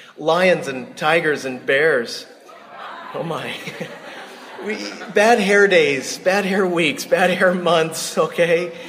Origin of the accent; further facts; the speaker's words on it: San Diego, California, United States; I'd seen a little bit of poverty as I, you know, traveled to Mexico since I grew up in San Diego.